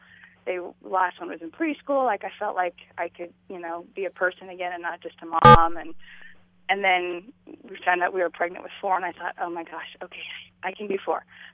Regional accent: California, United States; Well, my husband and I both grew up super devout, conservative LDS. I grew up in California.

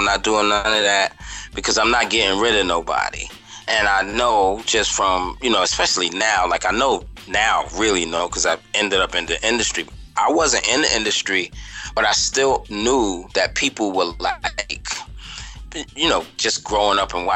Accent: Brooklyn, New York, United States; I'm born and bred in Brooklyn, East New York.

